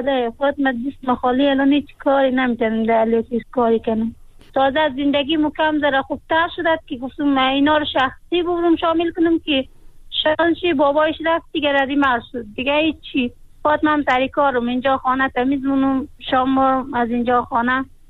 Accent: Afghanistan; born there

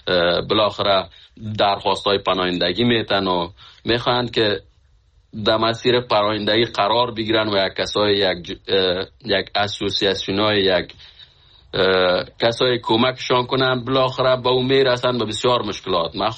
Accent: Khinjan, Parwan, Afghanistan; moved away as an adult; من از فامیل بسیار فقیر از افغانستان هستم که از سالنگ هستیم، از خنجان فامیل ما اونجا زندگی میکنن که از اونجا آمدیم.

